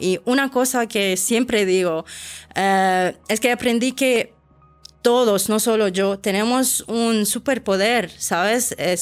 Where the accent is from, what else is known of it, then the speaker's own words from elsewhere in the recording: Syria; moved away; also born or lived in Russia; Por eso en 2017 salí de Siria y me quedé en Rusia por 5 años, pero sabiendo que esto no es mi destino final